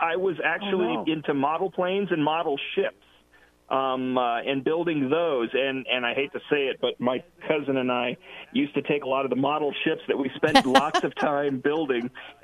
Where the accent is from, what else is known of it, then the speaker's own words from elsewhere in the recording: Downey, California, United States; Now, I grew up in Downey, where the Apollo Command Module and the Space Shuttle were built